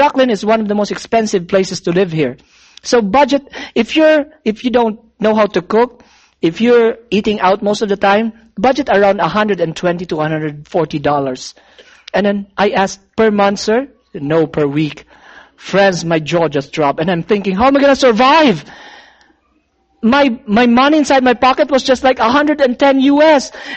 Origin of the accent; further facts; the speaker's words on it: Philippines; as a Filipino, I bring my calculator and try to convert the currency into Filipino peso.